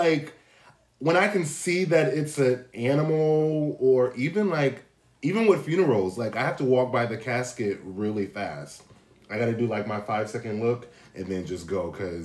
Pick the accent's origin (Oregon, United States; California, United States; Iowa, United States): Oregon, United States; now in New York, United States; Just growing up in Oregon, it just wasn't a word that was in my vocabulary.